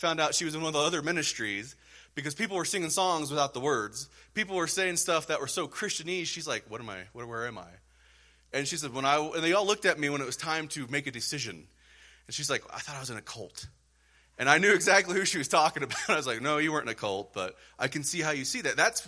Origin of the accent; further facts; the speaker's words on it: Denver, Colorado, United States; I grew up in Denver.